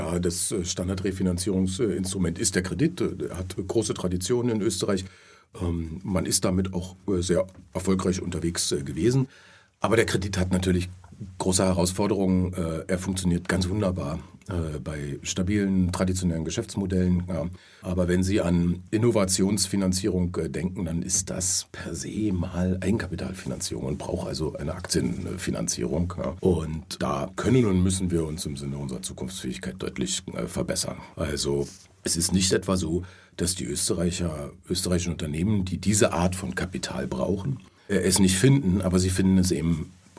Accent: Berlin, Germany; now in Austria; ich komme ja aus dem Failed State of Berlin

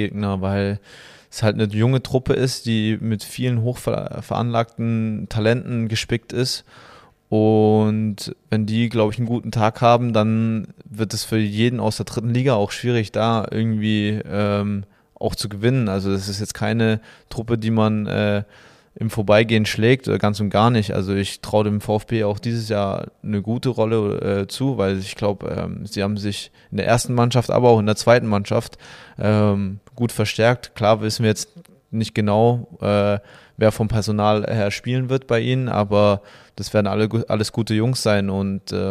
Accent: Stuttgart, Baden-Württemberg, Germany

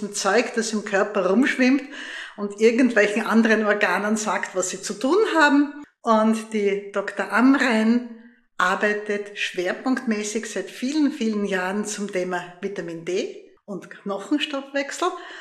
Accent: Graz, Styria, Austria; außerdem sitze ich nicht in meiner Orde in Steyr oder in Wien, sondern ganz woanders. Nämlich im schönen Graz, meiner Heimatstadt.

